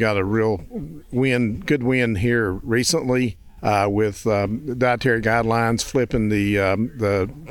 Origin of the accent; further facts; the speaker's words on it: Virginia, United States; Yeah, I'm from Virginia. I'm in the southwestern part of Virginia, not far from the Tennessee line.